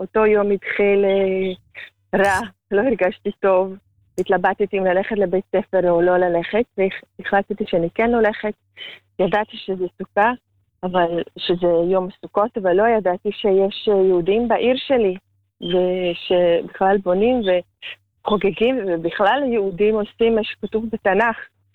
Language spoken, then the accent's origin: Hebrew; Latvia; בלטביה, גדלתי ונלדתי בלטביה, אז היה שם, עדיין שם, עבדתי שם.